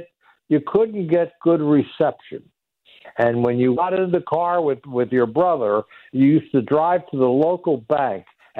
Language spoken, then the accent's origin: English; Trenton, New Jersey, United States; You know, again, I grew up in Trenton, New Jersey, as you know